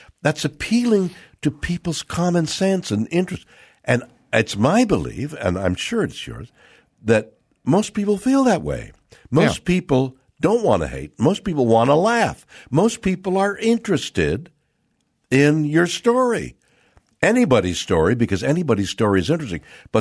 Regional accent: Canada; I'm a Canadian. I'm here. I have an opinion.

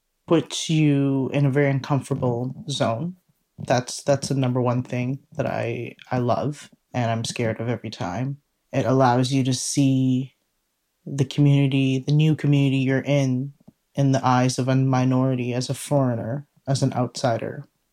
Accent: United States; the Chinatown community I grew up in America, by my aunties, by my grandmother, by my mom

